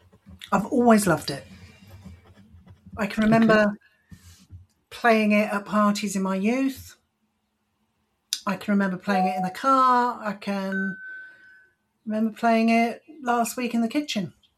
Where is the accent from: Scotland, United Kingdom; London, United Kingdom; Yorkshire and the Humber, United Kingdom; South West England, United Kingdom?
South West England, United Kingdom; I remember going into a record shop where I grew up in North Devon